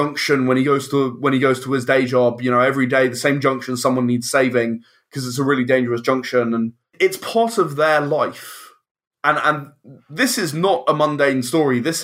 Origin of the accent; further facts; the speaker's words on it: England, United Kingdom; Yeah, and I love that, you know, being English, I love that wry humor that you can bring into it.